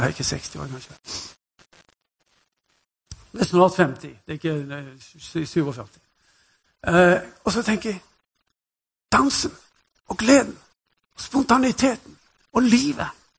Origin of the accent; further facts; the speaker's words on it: Western Norway, Norway; Jeg er jo vestlending, så vi er vokst opp med veldig restriktive holdninger til alkohol.